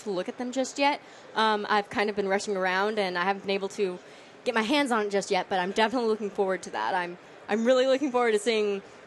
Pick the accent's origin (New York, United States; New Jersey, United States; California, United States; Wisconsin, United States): California, United States; I don't really see that where I'm from. I'm from California, so it's kind of not spoken about that much.